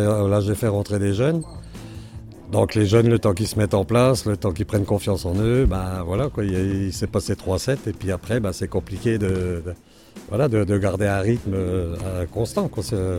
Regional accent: Chaumont, Grand Est, France; accent: North-East; Du Nord-Est. Je viens de Chaumont, donc c'était un peu différent.

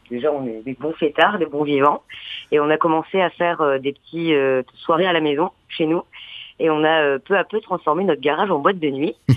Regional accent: Lorient, Brittany, France; Et moi, je suis de Bretagne, je suis de Lorient.

